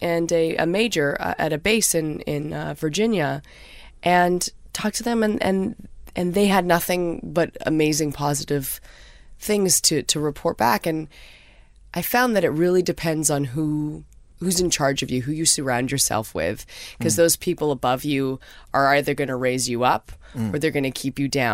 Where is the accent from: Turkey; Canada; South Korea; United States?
Canada; you know, I'm Canadian and I'm also a pacifist, so I didn't know much about the military.